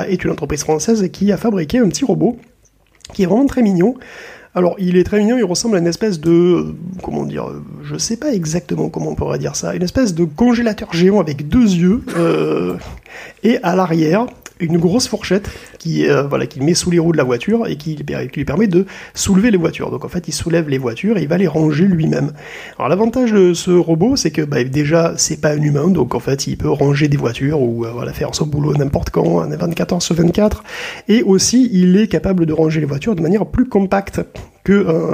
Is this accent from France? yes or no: yes; Lyon, Auvergne-Rhône-Alpes, France; vous n'êtes pas sans savoir que je suis lyonnais